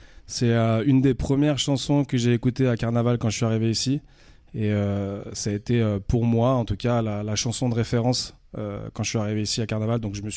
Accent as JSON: {"language": "French", "town": "Paris", "region": "Île-de-France", "country": "France", "tie": "born or raised there", "also_born_or_lived": "Normandy / Évian", "said": "je suis un Parigo. Je ne suis pas né à Paris, mais je suis né en Normandie. J'ai grandi à Paris avec ma mère et mon père. Et puis, à l'âge de 22-23 ans, je dirais, j'ai rejoint le Chablais français du côté d'Évian"}